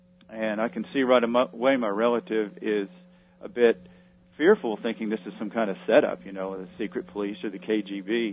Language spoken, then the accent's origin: English; United States; And my experience with most of my travels being prior to 9/11 is that as an American, you know, I didn't feel a lot of resentment